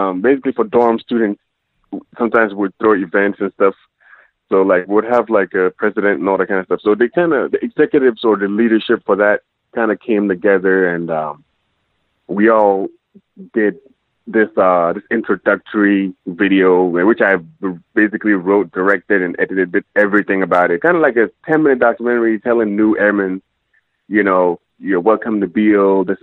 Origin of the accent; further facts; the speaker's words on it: Ghana; I'm originally from Ghana, as you mentioned already. So, but growing up over there, I always wanted to kind